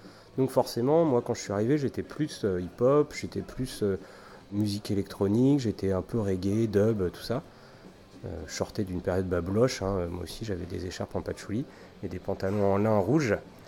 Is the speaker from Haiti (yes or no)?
no; Bourges, Centre-Val de Loire, France; quand on est de la région centre, moi je viens de Bourges.